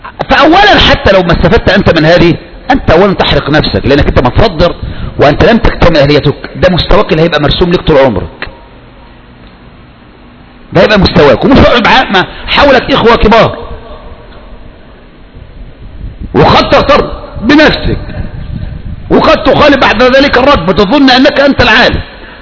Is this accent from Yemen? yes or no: no; Egypt; كان شباب يعني عندنا في مصر كنا نظن بهم خيرا في فترة من الفترات